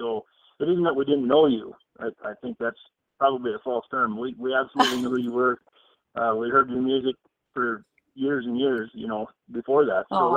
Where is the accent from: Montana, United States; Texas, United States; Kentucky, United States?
Montana, United States; And then where I was raised primarily was on the Milk River Valley in north central Montana.